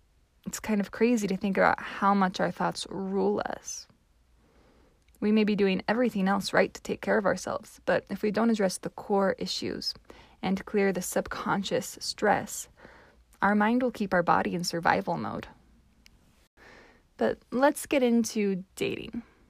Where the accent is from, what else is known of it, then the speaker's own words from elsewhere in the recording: United States; Of course, as an American youth, I felt some of that.